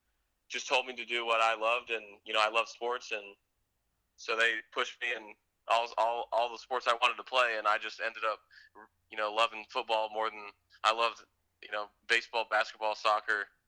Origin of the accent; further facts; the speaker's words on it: Tampa, Florida, United States; I loved growing up in Tampa. It was great weather.